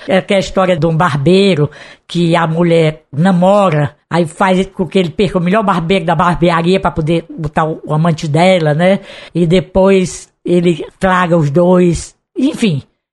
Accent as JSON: {"language": "Portuguese", "town": "Catuana", "region": "Ceará", "country": "Brazil", "said": "Eu sou do interior, sou de Catuana, distrito de Calcaia."}